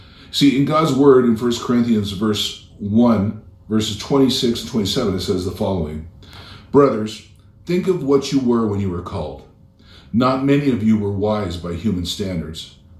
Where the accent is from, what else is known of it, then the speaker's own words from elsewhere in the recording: London, Ontario, Canada; now in Bogota, Colombia; I'm originally from London, Ontario, and my wife, Patty, was born here in Bogota.